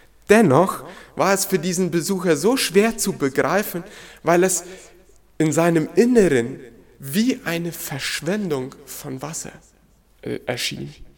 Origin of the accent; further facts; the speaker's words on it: Chaco, Paraguay; Im paraguayischen Chaco, wo ich herkomme, so auch meine Frau